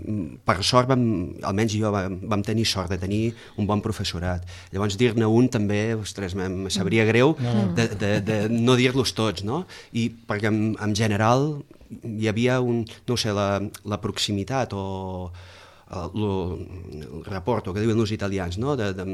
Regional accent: Pradell de la Teixeta, Catalonia, Spain; also born or lived in Reus; vaig néixer a Reus, que llavors sempre tothom neixia a Reus, i bueno, soc fill de Pradell i he viscut tota la meva vida a Pradell, amb incursions a Barcelona, a Reus, a Itàlia, per motius d'estudi

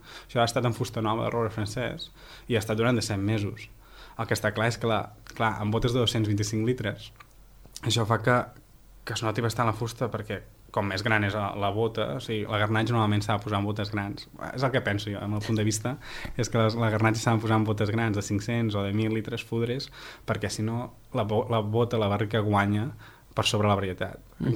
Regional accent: Torelló, Catalonia, Spain; quan era petit i anava a comprar llaminadures a la botiga del meu poble, que era Torelló, a Osona.

